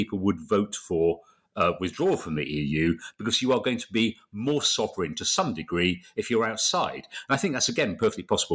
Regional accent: Bradford, Yorkshire and the Humber, United Kingdom; and I was from Bradford

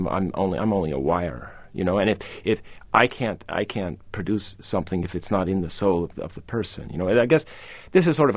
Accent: United States; As an American, as a patriot, as a fierce patriot, a fierce American nationalist, he represents everything I think is great about this country

